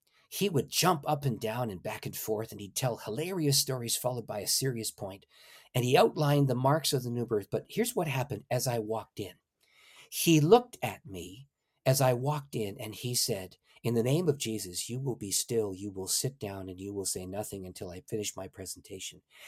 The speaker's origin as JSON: {"language": "English", "town": "St. Catharines", "region": "Ontario", "country": "Canada", "tie": "born or raised there", "said": "an English Methodist evangelist who had come to my hometown, St. Catharines, which is 12 miles north of Niagara Falls, just to orient your American audience. So if you can picture Niagara Falls, go a little bit north, and that's where I lived."}